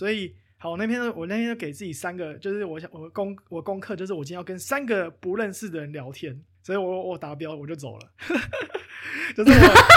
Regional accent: Taiwan; now in United States; 像我台湾人，台湾人代表美国，自己都觉得自我怀疑为什么要代表美国，但没办法，我们学籍就是在美国。

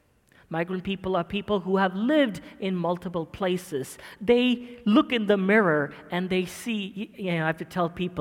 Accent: Kuwait; Because I'm Indian, but born and raised in Kuwait.

